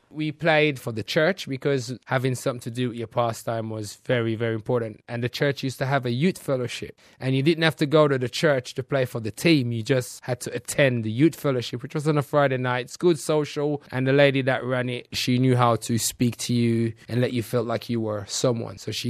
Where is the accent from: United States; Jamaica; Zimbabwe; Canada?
Jamaica; I'm Jamaican. I was born and bred in the garrison in Jamaica. My high school that I went to was literally about 2 minutes around the corner from Trenchtown